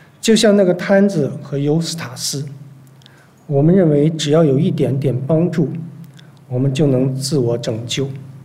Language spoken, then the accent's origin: Chinese; China; 这里的龙并不是我们中国人说的望子成龙的龙